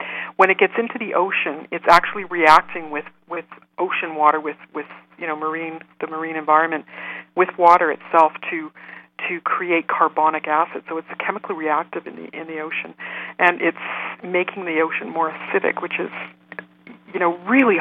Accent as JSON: {"language": "English", "region": "Saskatchewan", "country": "Canada", "tie": "born or raised there", "said": "Well, I grew up in Saskatchewan, so I started off with some of the same questions."}